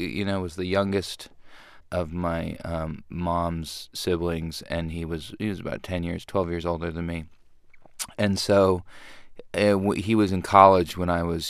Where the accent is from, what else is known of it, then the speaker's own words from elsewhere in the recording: Helena, Montana, United States; And I grew up in Helena, Montana, so I didn't really have much access to the music through the radio